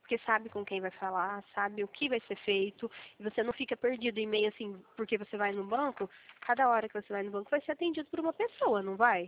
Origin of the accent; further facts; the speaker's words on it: Minas Gerais, Brazil; now in Campinas, Brazil; Eu sou mineira, mas eu moro em Campinas